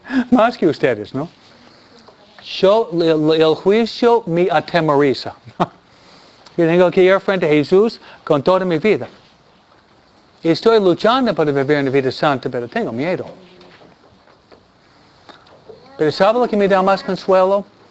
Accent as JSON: {"language": "Spanish", "region": "New York", "country": "United States", "said": "Yo soy de Nueva York, ¿no? Nueva Yorkinos."}